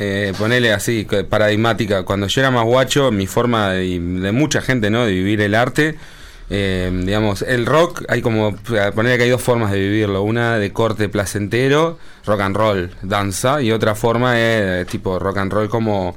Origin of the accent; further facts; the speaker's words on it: Sauce, Canelones, Uruguay; Y nosotros con mis amigos que somos de Sauce, vivimos en Sauce el rock y la vida de manera punk.